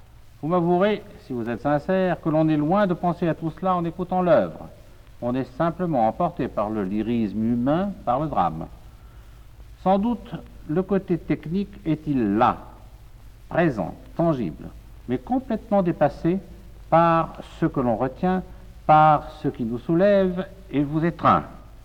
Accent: Aix-en-Provence, Provence-Alpes-Côte d'Azur, France; Latinité, Méditerranée, sont des mots qui ont une résonance profonde en moi. Je suis d'Aix, d'Aix-en-Provence.

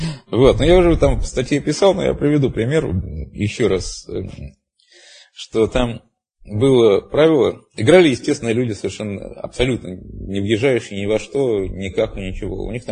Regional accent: Moscow, Russia; Я родился в Москве там. Ты за редкими отлучками в командировке, в общем, в ней всю жизнь прожил.

